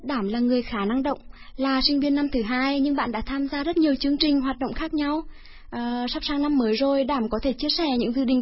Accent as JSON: {"language": "Vietnamese", "town": "Đức Thọ", "region": "Hà Tĩnh", "country": "Vietnam", "tie": "born or raised there", "lives_now": "Hanoi, Vietnam", "said": "Quê mình ở Đức Thọ, Hà Tĩnh."}